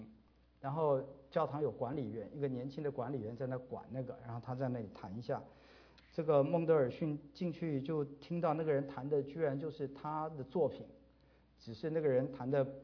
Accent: Taiwan; 我们来自台湾，那里亲友众多

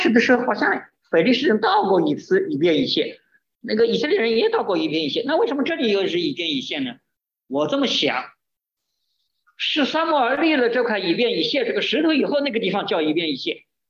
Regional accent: China; 我们从大陆来的人看到啊

